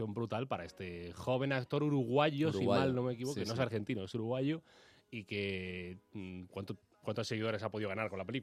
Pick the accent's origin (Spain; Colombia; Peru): Spain; Granada, Andalusia; now in Madrid, Spain; Yo que soy de Granada